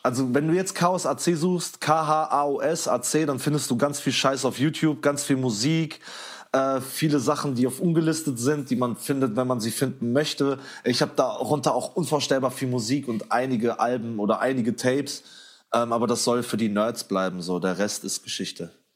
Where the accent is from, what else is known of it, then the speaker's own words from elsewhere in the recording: Czechia; diese Identität nach Tschechien hin, zu meiner Heimat, das hat mich immer sehr verbunden. Ich spreche die Sprache auch.